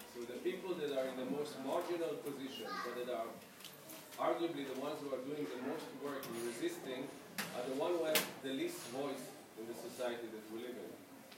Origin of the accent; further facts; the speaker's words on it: Israel; I'm an Israeli, I was born in Israel, and I was very much an activist when I was in Israel